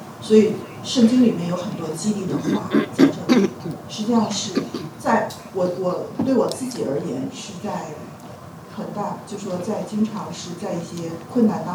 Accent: Ontario, Canada; 我大概非常快的讲一下啊，就是我是从加拿大来，加拿大当时住在安大略省。

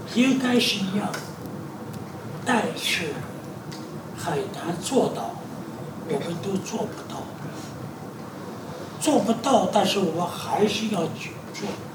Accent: China; 我中国人说囫囵吞枣啊，

